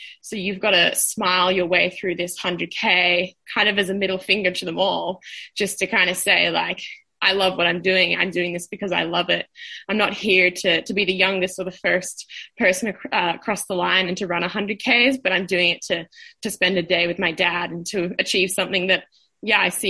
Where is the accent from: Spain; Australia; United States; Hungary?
Australia; Melbourne, Victoria; as an Australian and especially as a Melbourne person, you know, people are just like, you don't do that.